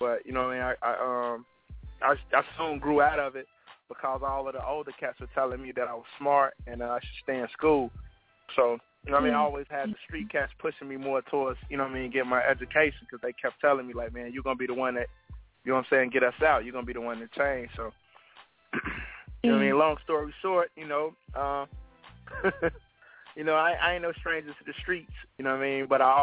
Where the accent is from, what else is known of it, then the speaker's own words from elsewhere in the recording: Chicago, Illinois, United States; Yep. I was born on the south side, Inglewood, my whole life.